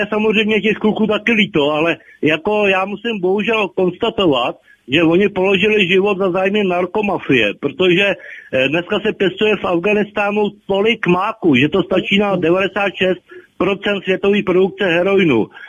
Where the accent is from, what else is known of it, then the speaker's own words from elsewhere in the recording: Plzeň Region, Czechia; já jsem od Plzně